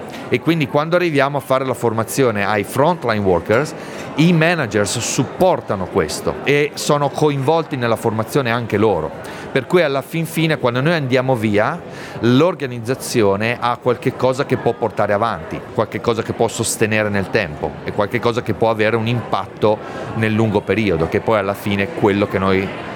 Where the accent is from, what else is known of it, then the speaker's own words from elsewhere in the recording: Turin, Piedmont, Italy; moved away as an adult; now in Canada; Sono di Torino, quindi arrivo dall'Italia, ma vivo ormai in Canada da 5 anni. Sono arrivato in Canada nel 2013, nell'estate, con mia moglie e mia figlia.